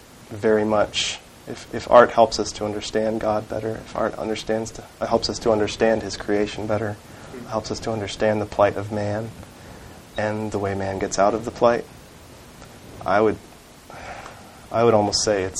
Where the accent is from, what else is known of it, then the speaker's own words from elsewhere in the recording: the South, United States; I grew up in the South, so that's all I know, but we as American Christians are fighting the notion that our life is somehow split in two.